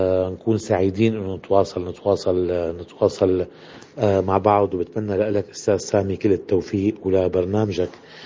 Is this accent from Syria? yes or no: yes; Syria; على بلدنا سوريا